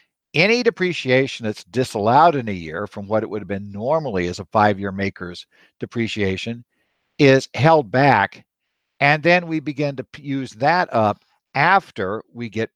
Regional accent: Phoenix, Arizona, United States; from Phoenix

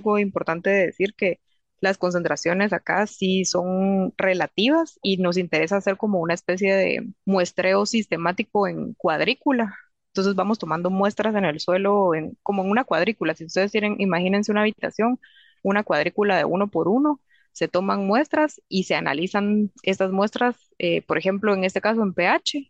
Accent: Guatemala; now in England, United Kingdom; como yo tenía 6 meses de vivir aquí en Inglaterra, mis uñas ya eran como europeas, pero mi pelo todavía tenía la dieta de Guatemala

